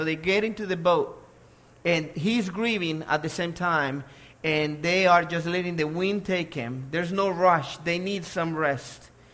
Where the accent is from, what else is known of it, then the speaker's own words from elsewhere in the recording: El Salvador; growing up in El Salvador